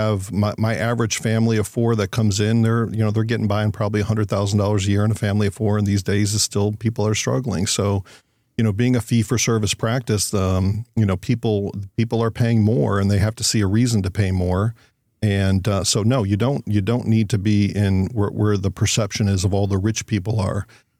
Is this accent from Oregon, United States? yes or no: no; Ohio, United States; also born or lived in Indiana; now in North Carolina, United States; I grew up in the Midwest, Ohio, Indiana. I'd seen enough cold and snow in my lifetime.